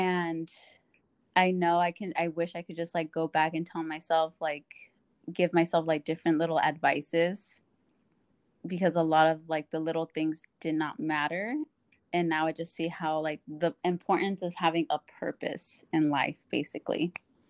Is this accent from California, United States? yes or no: yes; Bakersfield, California, United States; also born or lived in Arroyo Grande; And I ended up moving to Bakersfield, California when I was just like 9 years old. And, grew up from there.